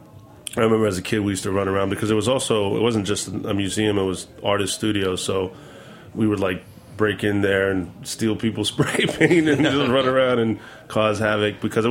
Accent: Queens, New York, United States; also born or lived in Hawaii; And then from Hawaii, we moved to Queens when I was about 5 years old. So I'm essentially a New Yorker. I grew up in Queens from five on.

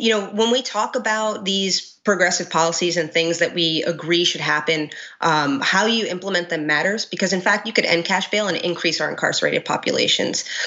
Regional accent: Queens, New York, United States; I am a born and raised Queens resident. I grew up in South Richmond Hill, Queens.

